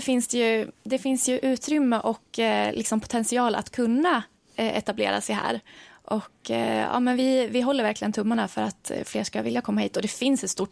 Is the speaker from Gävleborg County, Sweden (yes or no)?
yes; Gävle, Gävleborg County, Sweden; moved away as an adult; now in Stockholm, Sweden; Jag är född och uppvuxen i Gävle. Har bott i Hille hela livet, fram tills ungefär 4 år sedan. När jag lämnade Gävle för Stockholm för att plugga vidare